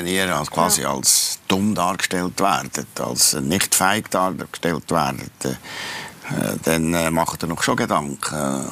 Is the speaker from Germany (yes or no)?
no; Kandersteg, Bern, Switzerland; dann bin ich halt zurück zu Kandersteg, in meine Kandersteg, in meine Heimat, in meine Natur, vielleicht das Gastertal